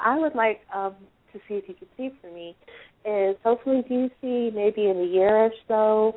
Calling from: Colorado, United States; Hello, good morning. … from Colorado.

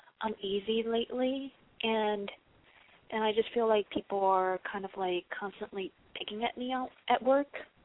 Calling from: California, United States; From California.

